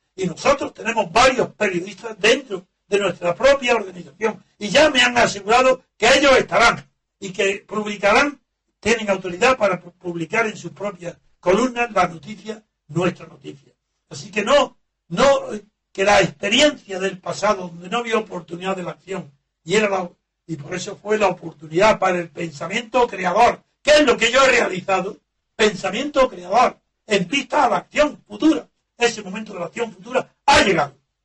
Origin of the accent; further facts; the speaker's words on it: Órgiva, Andalusia, Spain; porque es mi tierra, en la Alpujarra, en Órgiva, que es la capital de la Alpujarra